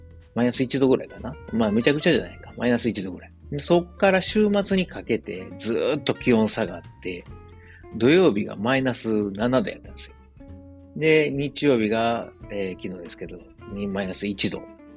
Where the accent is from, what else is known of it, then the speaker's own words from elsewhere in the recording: Osaka, Japan; moved away; 自分は大阪出身なんで、その雪、同じように雪積もってこんななんかカチコチに道固まるなんて経験したことないから